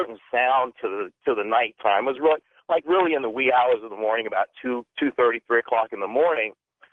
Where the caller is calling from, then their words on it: Phoenix, Arizona, United States; I'm calling you from Phoenix, Arizona.